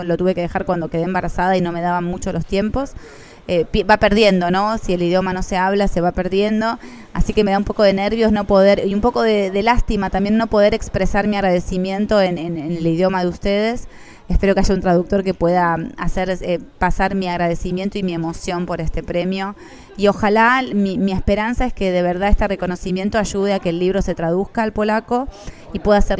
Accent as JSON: {"language": "Spanish", "country": "Argentina", "lives_now": "Warsaw, Poland", "said": "Yo sé que soy argentina, pero también creo que es una circunstancia."}